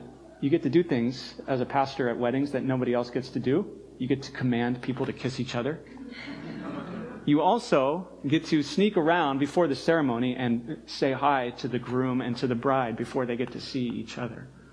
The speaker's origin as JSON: {"language": "English", "region": "California", "country": "United States", "tie": "born or raised there", "said": "I grew up in Southern California and I didn't take advantage of the fact that I grew up near really wonderful surfing spots."}